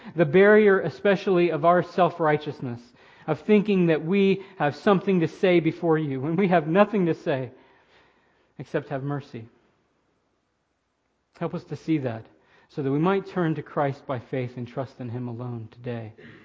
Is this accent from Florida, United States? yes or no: yes; Florida, United States; you're going to have to unpack that for me. I'm from Florida.